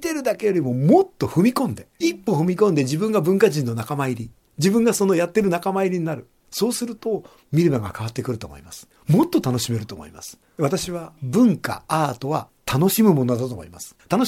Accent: Fujisawa, Kanagawa, Japan; 生まれは藤沢市辻堂でございます。65年間藤沢市民でございます

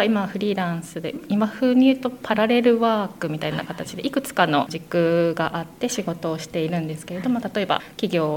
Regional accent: Fujisawa, Kanagawa, Japan; 1年後ぐらいに藤沢に戻ってきて市内の NPO で働いていました。

